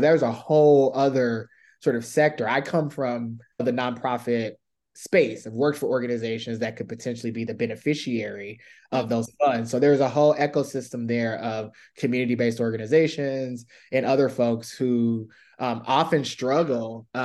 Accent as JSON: {"language": "English", "region": "South Carolina", "country": "United States", "tie": "born or raised there", "lives_now": "New York City, United States", "said": "I grew up in South Carolina. My grandfather is a farmer. So I grew up on a farm. We live in New York City now"}